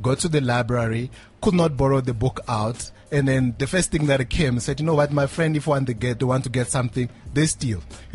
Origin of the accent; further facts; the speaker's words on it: Phalaborwa, Limpopo, South Africa; Phalaborwa. That's where I'm from.